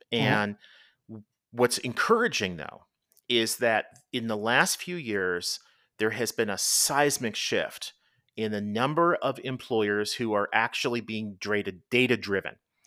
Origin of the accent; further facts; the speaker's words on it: Canada; or Z as I grew up saying in Canada.